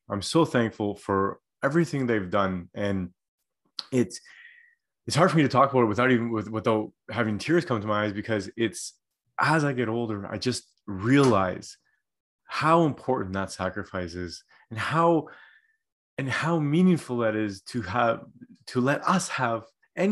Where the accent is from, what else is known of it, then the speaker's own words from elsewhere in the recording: Canada; I can only speak for as a Canadian.